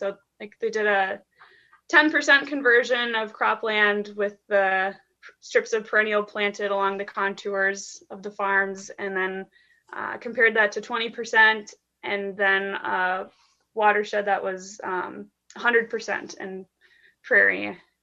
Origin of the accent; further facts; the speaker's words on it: Minnesota, United States; now in Iowa, United States; So I'm from Minnesota originally, and I worked in the Mankato area, kind of south-central Minnesota